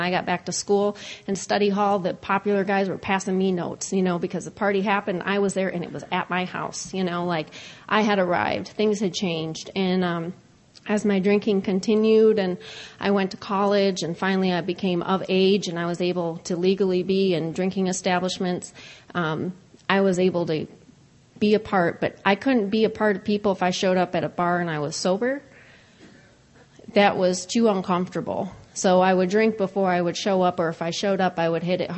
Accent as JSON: {"language": "English", "region": "Wisconsin", "country": "United States", "tie": "born or raised there", "lives_now": "Iowa City, United States", "said": "I'm from Iowa City, Iowa, but woohoo! Yay, Area 24. I grew up in Wisconsin"}